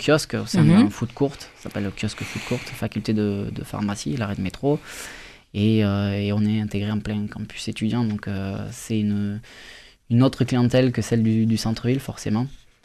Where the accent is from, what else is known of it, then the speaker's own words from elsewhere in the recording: Occitanie, France; mon associé … on est français, il est bourguignon, je suis gersois.